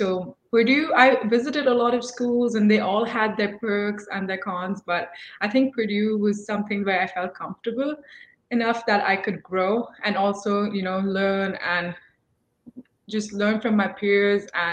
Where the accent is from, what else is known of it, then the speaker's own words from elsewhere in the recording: India; moved away as an adult; also born or lived in Philippines; now in United States; Originally, I'm from India, and I moved here 5 years ago to pursue my bachelor's in animal sciences at Purdue. I've lived in three different countries. So I lived in the Philippines and then moved to India, and now I'm here in the United States.